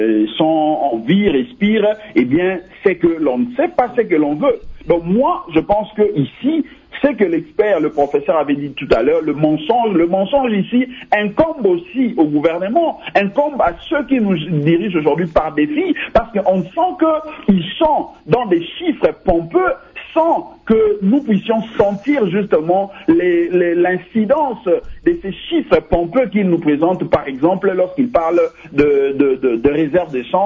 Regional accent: DR Congo; chez nous en République démocratique du Congo

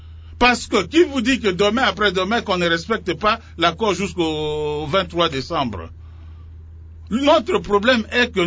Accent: DR Congo; moi aussi, je suis congolais, un sujet congolais

